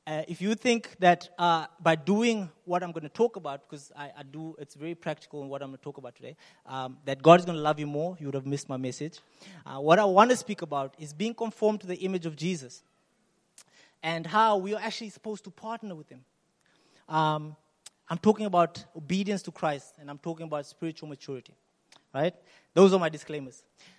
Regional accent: Kenya; I know I'm Kenyan, for those who know, but I'm not the running type. That's not, there's a different tribe, you know?

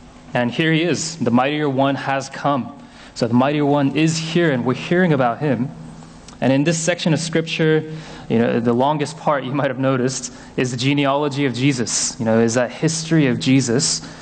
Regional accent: South Korea; I was just a young boy, you know, still growing up in Korea somewhere

